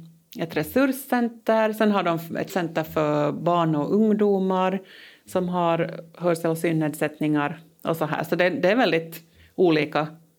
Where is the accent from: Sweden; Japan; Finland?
Finland; North Ostrobothnia; born there; now in Helsinki, Finland; Jag bor i Helsingfors för tillfället. Men jag är alltså född i norra Finland, nära Uleåborg.